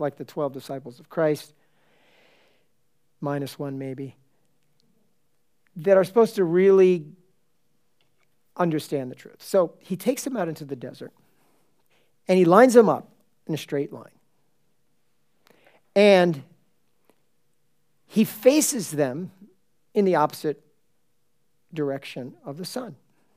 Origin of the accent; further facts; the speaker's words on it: New York, United States; You know, I'm hail from New York. Everybody knows what happened in New York, right?